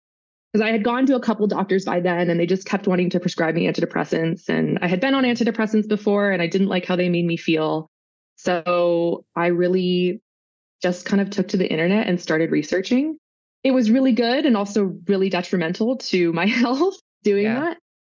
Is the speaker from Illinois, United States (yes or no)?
no; San Diego, California, United States; I went home. I'm from San Diego